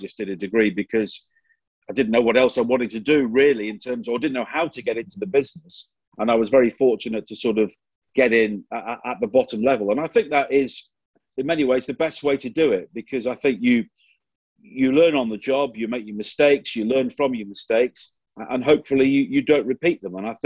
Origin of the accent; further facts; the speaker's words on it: Chester, North West England, United Kingdom; now in London, United Kingdom; I was brought up in Chester, but my dad's from the Wirral, which is why I support Tranmere.